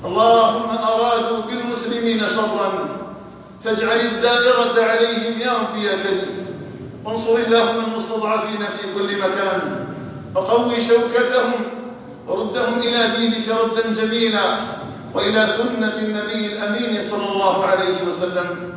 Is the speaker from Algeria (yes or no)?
yes; Algeria